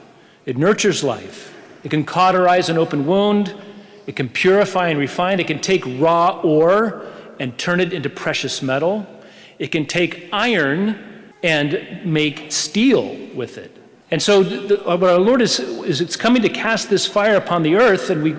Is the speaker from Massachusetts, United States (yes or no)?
no; San Diego, California, United States; moved away; also born or lived in Corvallis, Oregon; Our family moved to Oregon. We moved to the outskirts of Corvallis. We know we are from California. We were beach people from San Diego.